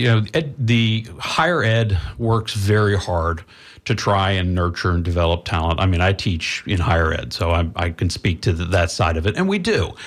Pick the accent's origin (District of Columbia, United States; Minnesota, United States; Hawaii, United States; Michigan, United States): District of Columbia, United States; Washington; I come from the Washington, D.C. market.